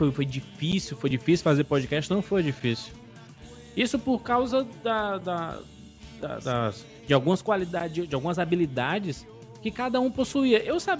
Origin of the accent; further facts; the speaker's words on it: Ceará, Brazil; Pô, nós somos do Ceará, a origem do site é do Ceará.